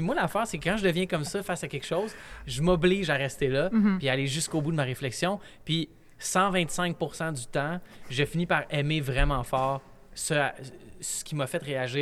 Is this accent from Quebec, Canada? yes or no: yes; Montreal, Quebec, Canada; j'ai grandi, j'ai été élevé à Montréal.